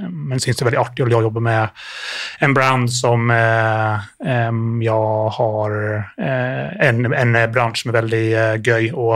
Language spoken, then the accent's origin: Swedish; Ireland; Swedish is a second language; moved away as an adult; now in Sweden; det är en god svorsk dialekt, men jag är inte svensk. Jag är upprinnelig från Irland. Så när jag var 18 så kom jag till Sverige och var satsande orienteringslöpare.